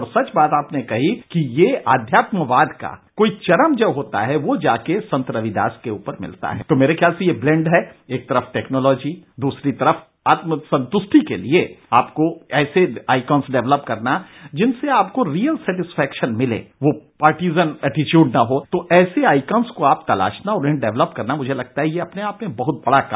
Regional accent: Chhapra, Bihar, India; also born or lived in Siwan; मैं बिहार का रहने वाला हूं, छपरा और सीवान का।

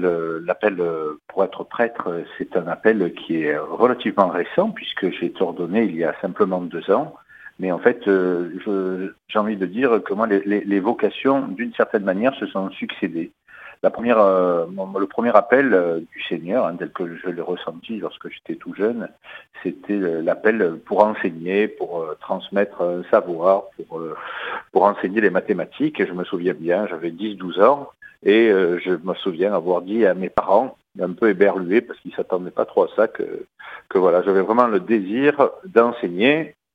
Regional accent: Marseille, Provence-Alpes-Côte d'Azur, France; je suis de Marseille et j'ai 49 ans depuis quelques jours et je suis donc religieux et prêtre

